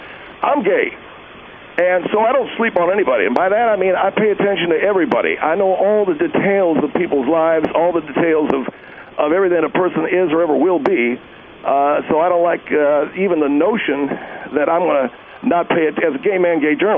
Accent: United States; And I come from the United States of America, made my house gay, and I'm gay and I'm married.

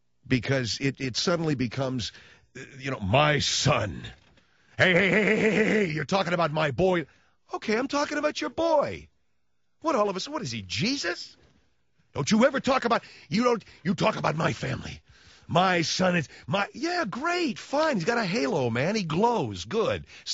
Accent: Arcadia, United States; my hometown, Arcadia, they got, when they used to have like 16 different teams when I was a kid growing up, they got none.

